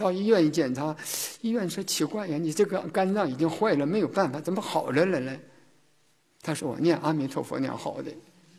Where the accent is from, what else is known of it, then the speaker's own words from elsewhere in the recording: China; 这个我们中国人有一句话讲